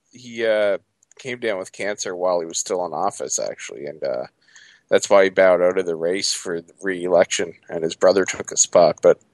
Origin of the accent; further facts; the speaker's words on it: Canada; This didn't embarrass me as a Canadian.